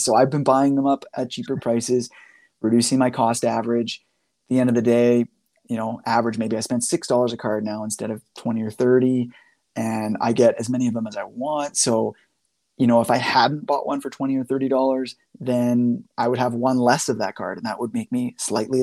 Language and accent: English; Canada; I'm speaking U.S. dollars, even though I'm Canadian.